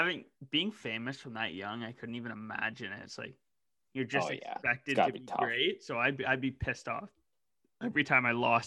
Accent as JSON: {"language": "English", "country": "Canada", "said": "It's hard not to be a believer as a Canadian."}